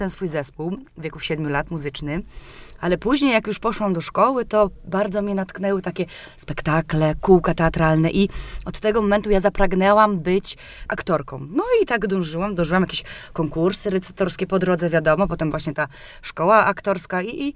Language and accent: Polish; Gdynia, Pomeranian Voivodeship, Poland; now in Olsztyn, Poland; W 2004 roku przyjechałam tutaj z Gdyni do Olsztyna